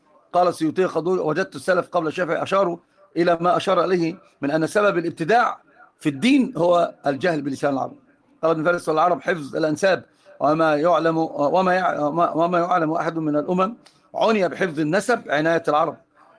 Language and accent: Arabic; Upper Egypt, Egypt; انا صعيدي، والصعيدي اصلا بيبقى اصلا فيها حقا من قبائل العرب الجزيره اصلا، فانا من الجزيره.